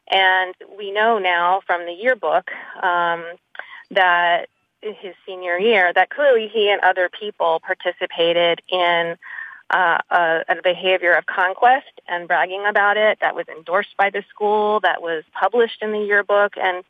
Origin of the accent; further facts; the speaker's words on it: Washington, District of Columbia, United States; I grew up in Washington, D.C. I went to a privileged private school.